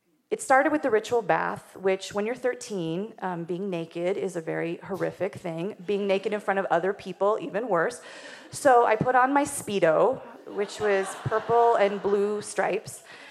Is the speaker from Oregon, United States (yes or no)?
no; Wyoming, United States; The other thing about growing up in Wyoming is that you, as a kid, get to visit a lot of forts and historical sites